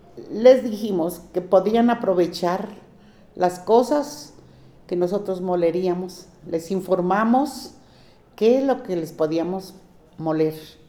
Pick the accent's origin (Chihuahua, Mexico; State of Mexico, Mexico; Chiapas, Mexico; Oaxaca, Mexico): State of Mexico, Mexico; San Bartolomé; Soy originaria de San Bartolomé, Estado de México.